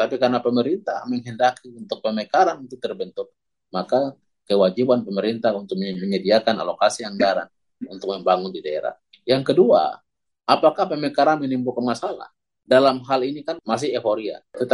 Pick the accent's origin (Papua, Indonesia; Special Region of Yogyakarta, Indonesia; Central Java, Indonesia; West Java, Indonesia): Papua, Indonesia; kita Papua ini kan ketergantungan dengan APBN dari pusat.